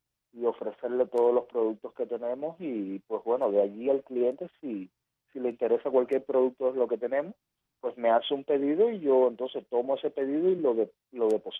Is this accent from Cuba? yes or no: yes; Florida, Camagüey, Cuba; Yo soy de Florida, Camagüey, de un barrio bien malo.